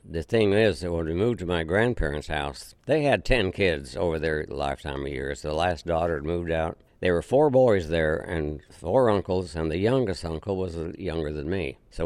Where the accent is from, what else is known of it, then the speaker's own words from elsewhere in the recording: Cripple Creek, Colorado, United States; also born or lived in Goodland, Kansas; was born in Goodland, Kansas, a farming community in northwest Kansas close to the Colorado line. But most of my life, early life, was spent in Colorado, in the mountain country around Cripple Creek, Colorado.